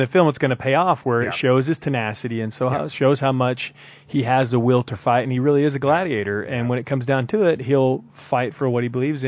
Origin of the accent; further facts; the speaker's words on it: Oklahoma, United States; I grew up in Oklahoma, and we would always go watch these boxing matches in some, you know, high school auditorium